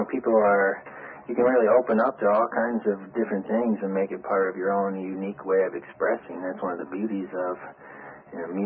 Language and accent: English; Michigan, United States; Yeah, I'm familiar with Detroit. I'm actually from Michigan myself.